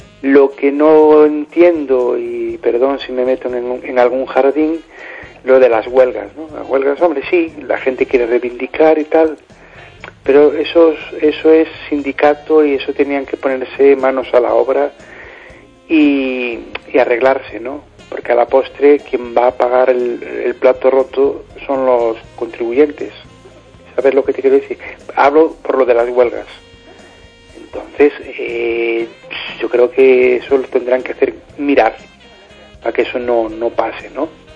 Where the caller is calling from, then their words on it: Amoeiro, Galicia, Spain; del Reguengo, un pueblo de Amoeiro.